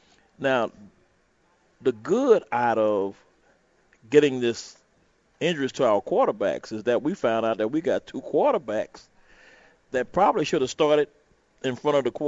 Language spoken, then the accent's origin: English; Houston, Texas, United States; I'm from Houston, Texas.